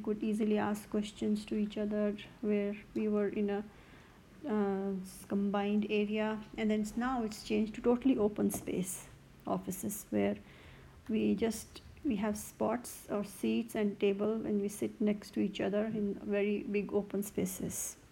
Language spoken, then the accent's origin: English; India; which we grew up back there in India, where we were totally focused on these academics, maths and science.